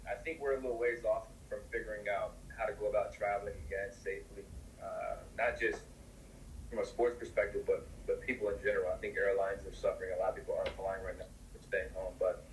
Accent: Ohio, United States; See, I'm from Ohio, you know what I'm saying?

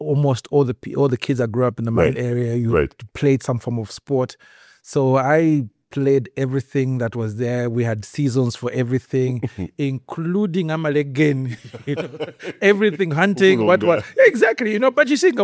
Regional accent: Kitwe, Copperbelt, Zambia; I was born in Kitwe at the Nkana Hospital.

